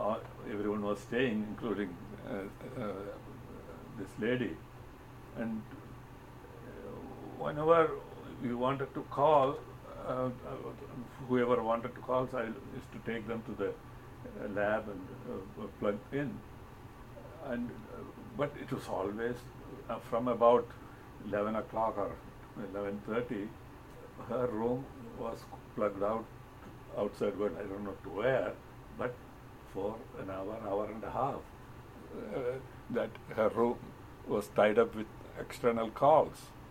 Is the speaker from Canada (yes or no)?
no; Kerala, India; in my home state in India, which was a communist state.